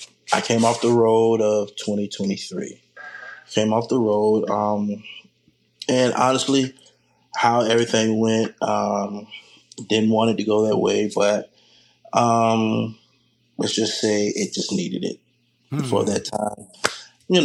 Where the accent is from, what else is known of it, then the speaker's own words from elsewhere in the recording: Pensacola, Florida, United States; the musical director at my church, Rye City Church here in my hometown, Pensacola